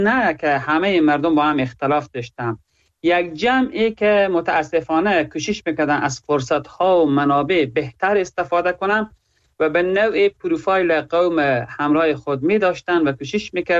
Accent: Herat, Afghanistan; از زون غرب و از هراتم

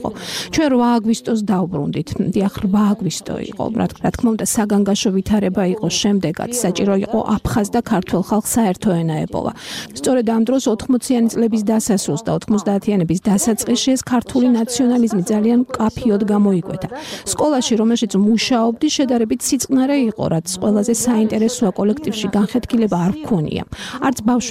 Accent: Sukhumi, Abkhazia, Georgia; მკითხა საინახართო, როცა ვუთხარი სოხუმიდან მეთქი, ამაშინ გასაგებიაო და რაგნებავთო.

